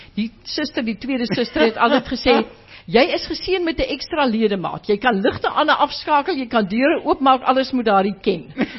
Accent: Graaff-Reinet, Eastern Cape, South Africa; So, maar ek kom van Graaf Reinet, die ou droë wêreld, maar een van die mooiste gedeeltes in die Karoo.

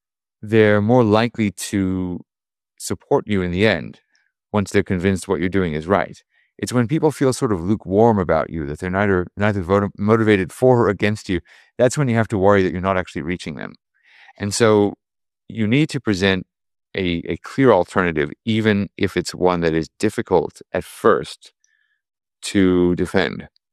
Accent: California, United States; then I'm very happy that I'm from California.

